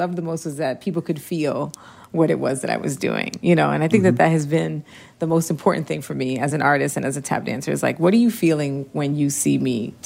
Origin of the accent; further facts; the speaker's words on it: Puerto Rico; my father's Black American, my mom is Puerto Rican, and I grew up in Puerto Rico for about 6 years in the formative years. So when I was 9 to 15, so I know, I speak the language.